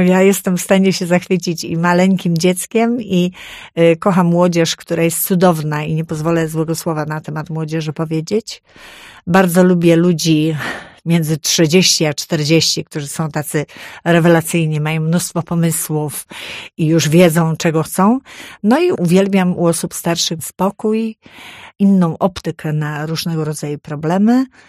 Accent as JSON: {"language": "Polish", "region": "Silesian Voivodeship", "country": "Poland", "said": "Pochodzę z Górnego Śląska, więc losy ludzi na Śląsku są bardzo takie wymieszane."}